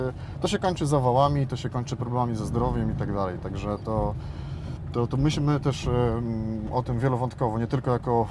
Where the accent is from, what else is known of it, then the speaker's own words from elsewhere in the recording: Lublin Voivodeship, Poland; Z Lubelszczyzny pochodzę, tak.